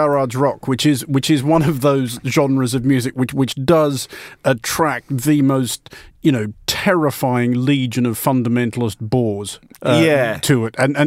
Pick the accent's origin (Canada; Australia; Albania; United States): Australia; Sydney, New South Wales; I mean that said, I grew up in Sydney in the 80s